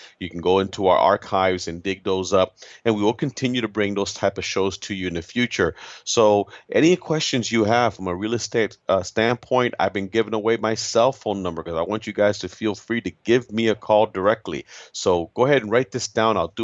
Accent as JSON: {"language": "English", "region": "Florida", "country": "United States", "said": "Again, in my home state, Florida, we're a judicial state."}